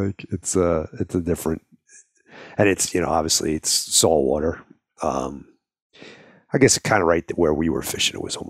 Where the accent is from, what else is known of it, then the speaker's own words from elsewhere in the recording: New York, United States; moved away as an adult; now in Arizona, United States; I grew up on Long Island, so I did quite a bit of fishing, you know, in the bays and offshore and whatnot. When I moved to Arizona 34 years ago